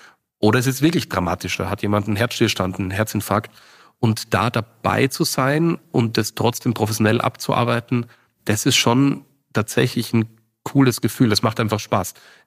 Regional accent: Austria; Ich komme aus Österreich, habe dort meine Schule absolviert

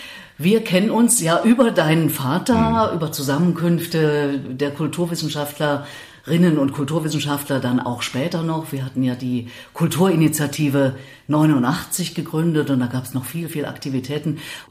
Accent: Erfurt, Thuringia, Germany; Oh, Erfurt, jetzt werden hinter meiner Heimatstadt.

